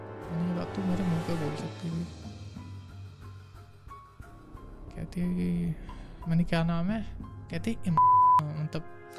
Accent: Delhi, India; हम दिल्ली वाले हैं जानते हैं इन सब चीज़ों के बारे में

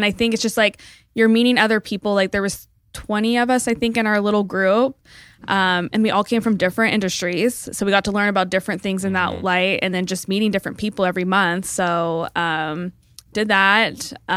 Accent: Merced, California, United States; I'm from Merced, so I had all these stories

